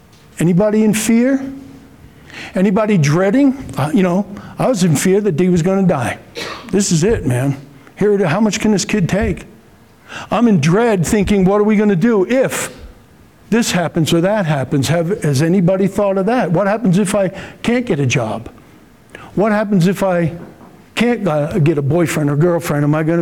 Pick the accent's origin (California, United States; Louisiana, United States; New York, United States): New York, United States; I'm an ex-New Yorker. I'm whacked.